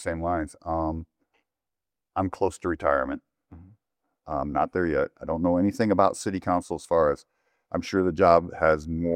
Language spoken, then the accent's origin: English; Michigan, United States; I'm originally from Michigan. My wife's originally from Georgia. And been stationed in California, Louisiana, Texas, Germany, Belgium, Korea.